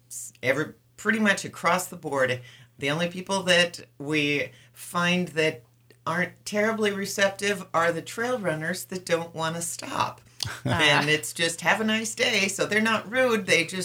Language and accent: English; Minnesota, United States; now in Clark Fork, United States; Yes, I'm from Minnesota, and I've always wanted to live in the mountains. And 13 years ago, I finally got up the gumption and moved out here.